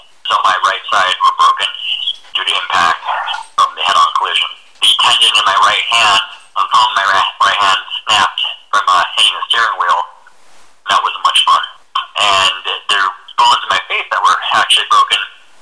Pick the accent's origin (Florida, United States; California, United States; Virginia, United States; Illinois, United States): California, United States; also born or lived in Honolulu, Hawaii; I'm 42 years old, born in Honolulu, Hawaii, 1977. Very good year. And I grew up primarily in Southern California, raised by a single mom.